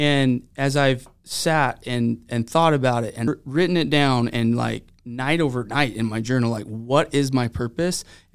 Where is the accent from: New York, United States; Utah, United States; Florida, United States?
Utah, United States; St. George; growing up, I grew up here in St. George, and actually grew up homeschooled, which I thought was interesting.